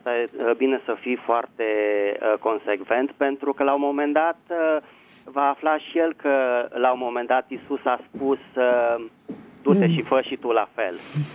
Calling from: Bucharest, Romania; sunt din București.

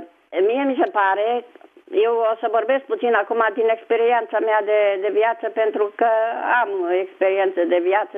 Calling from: Bucharest, Romania; și vă sunt din București.

